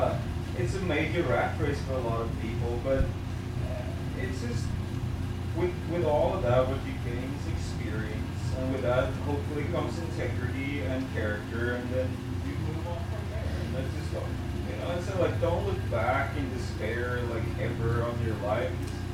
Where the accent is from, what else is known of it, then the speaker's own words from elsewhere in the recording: Sweden; English is a second language; I grew up in Sweden, a very small little rural village, I'd say, you know?